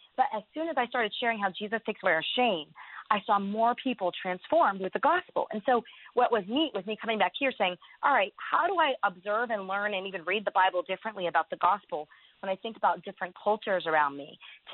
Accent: United States; because being an American, East Asians are very intrigued in wanting to learn English and the American life.

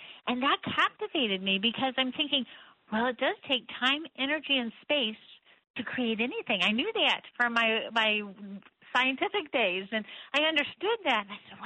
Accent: Cocoa Beach, Florida, United States; Well, I grew up in Cocoa Beach, Florida, and I loved it. It was a great place to grow up.

